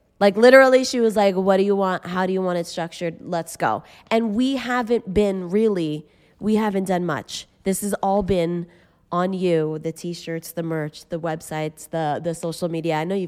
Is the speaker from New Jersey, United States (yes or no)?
no; Massachusetts, United States; moved away as an adult; it was yes to full-time ministry, yes to leaving my home state of Massachusetts and going to God knows where.